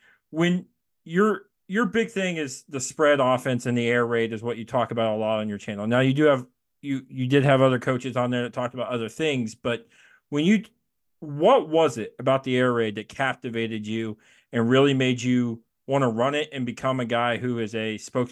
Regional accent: Indiana, United States; because growing up in Indiana, when I was a kid, you know, Peyton Manning and Marvin Harrison and watching them kind of air it out.

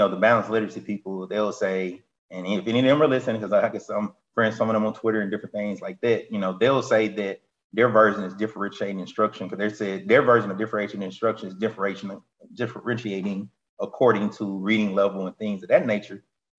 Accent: Mississippi, United States; I'm from Mississippi.

